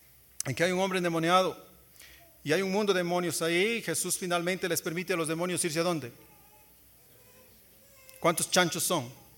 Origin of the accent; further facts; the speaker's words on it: Loja, Ecuador; porque soy de Loja, y en Loja comemos perro como si fuera mote.